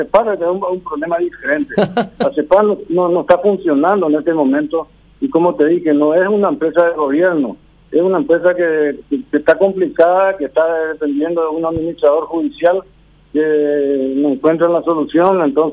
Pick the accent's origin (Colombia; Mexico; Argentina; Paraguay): Paraguay